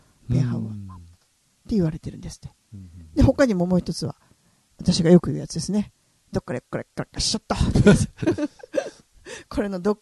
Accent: Hyogo, Japan; 私はね、やはり兵庫県出身で近かったこともあってね、子供の頃からよく笹山は行ってたんですね。

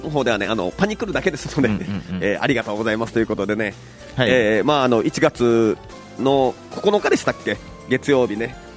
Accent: Kyushu, Japan; 頑固親父、その、九州男児ですから

